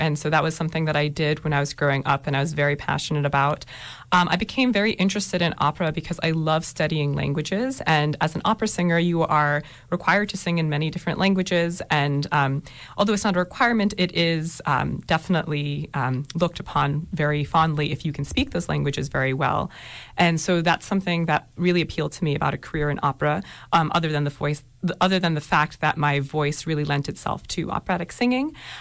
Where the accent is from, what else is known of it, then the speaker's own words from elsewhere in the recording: Cold Spring Harbor, New York, United States; I'm from Long Island. I'm from Cold Spring Harbor, New York, originally.